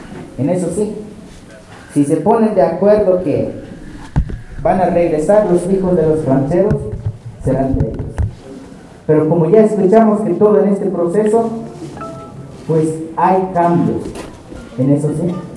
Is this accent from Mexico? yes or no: yes; Chiapas, Mexico; vengo del Caracol 2 de Ventic, zona altos de Chiapas